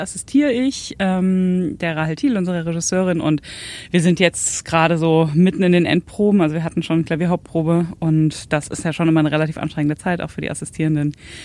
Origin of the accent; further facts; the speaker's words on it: Messel, Hesse, Germany; Also ich komme tatsächlich gar nicht so weit von hierher, aus Darmstadt. Also nicht ganz aus Darmstadt, aus Messel, so ein kleiner Ort bei Darmstadt. Und bin da auch in die Schule gegangen und habe dann auch eine Zeit lang irgendwie mal im Odenwald gewohnt.